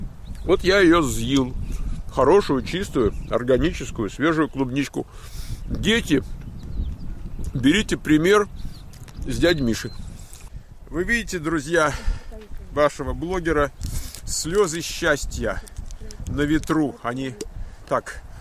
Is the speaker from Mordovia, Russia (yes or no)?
no; Moscow, Russia; Мы с тобой москвичи, правильно?